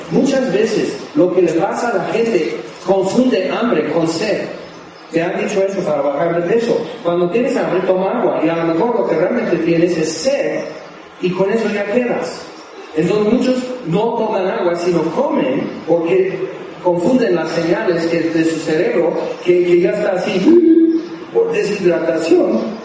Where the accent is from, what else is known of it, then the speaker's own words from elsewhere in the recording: California, United States; Yo crecí en California, entonces yo no, realmente no me espantan los temblores